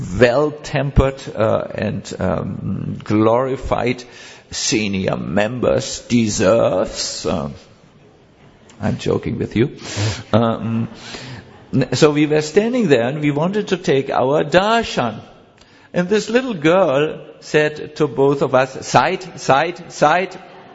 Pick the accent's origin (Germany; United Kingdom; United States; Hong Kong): Germany; I'm a person from Germany, huh?